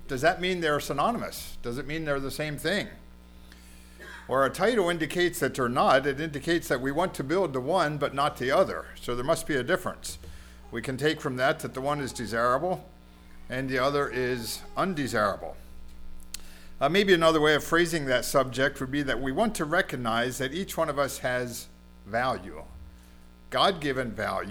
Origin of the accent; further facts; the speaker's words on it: Pennsylvania, United States; I grew up in Adams County. Weavertown is my wife's home congregation, and that's where we are attending.